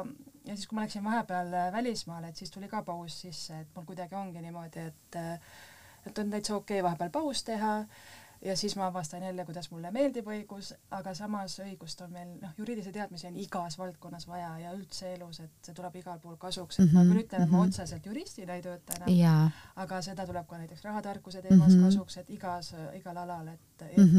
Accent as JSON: {"language": "Estonian", "region": "Hiiu County", "country": "Estonia", "said": "olen Hiiumaalt pärit, aga vahepeal olin ka ära ja nüüd olen jälle tagasi"}